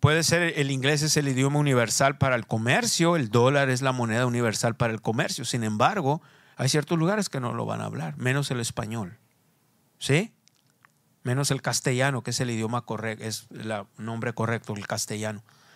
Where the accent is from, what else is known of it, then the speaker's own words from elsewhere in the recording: Mexico; Porque siempre nos identificamos como mexicanos.